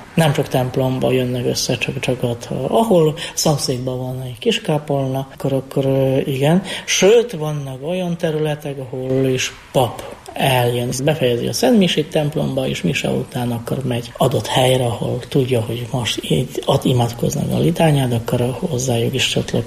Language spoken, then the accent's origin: Hungarian; Bielsko-Biała, Silesian Voivodeship, Poland; Hungarian is a second language; now in Hungary; Én déli részből származom, Bielszko-Biała nevű városból. Ez ipari város, 190 ezeren laknak mostanában ebben a városban.